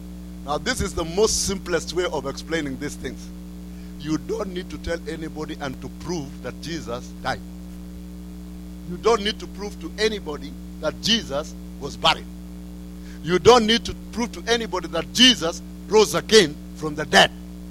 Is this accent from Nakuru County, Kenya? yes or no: yes; Nakuru, Nakuru County, Kenya; I come from Kenya. I come from Nakuru. I am married. I have children and grandchildren.